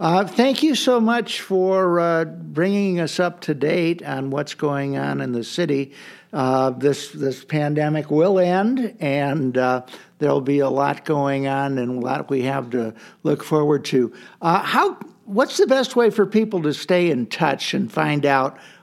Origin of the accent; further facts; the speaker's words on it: Los Angeles, California, United States; And I came from Los Angeles where virtually all the land is already built out.